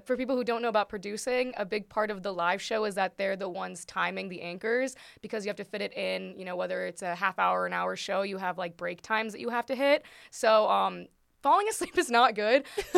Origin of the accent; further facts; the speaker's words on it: Perrysburg, Ohio, United States; also born or lived in Sylvania; I was born in Sylvania first, and then right before first grade, we moved to Perrysburg.